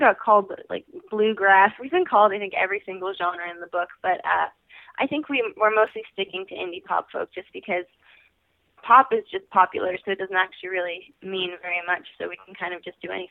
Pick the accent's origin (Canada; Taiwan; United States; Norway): Canada; Montreal, Quebec; we are from Montreal, which we like because we love our city.